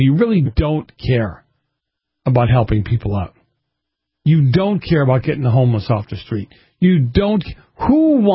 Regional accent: Boston, Massachusetts, United States; And I grew up with those around Boston.

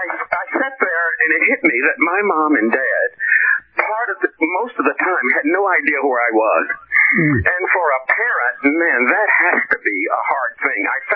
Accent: Danville, Kentucky, United States; I'm from Danville.

